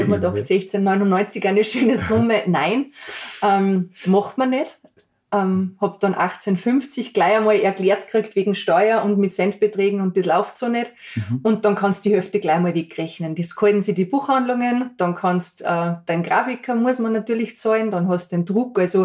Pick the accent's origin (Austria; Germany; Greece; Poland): Austria; Bad Goisern, Upper Austria; accent: Goisern dialect; also born or lived in Salzburg; Aus Bad Gäusern. Mhm. Da bin ich aufgewachsen, genau.